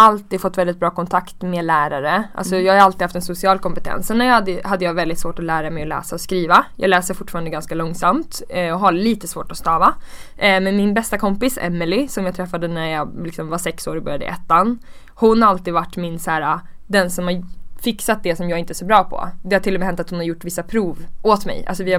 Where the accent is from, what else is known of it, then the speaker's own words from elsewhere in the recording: Uppsala, Uppsala County, Sweden; Jag är uppvuxen i Uppsala.